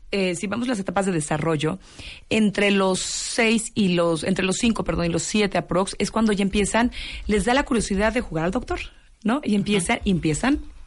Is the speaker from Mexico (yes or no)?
yes; Mexico; como mexicanas, las mujeres, vivimos una doble sexualidad